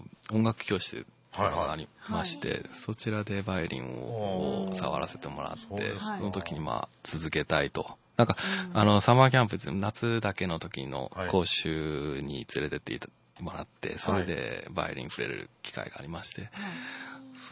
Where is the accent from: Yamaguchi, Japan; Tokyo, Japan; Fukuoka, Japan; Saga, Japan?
Tokyo, Japan; born there; 生まれは東京です。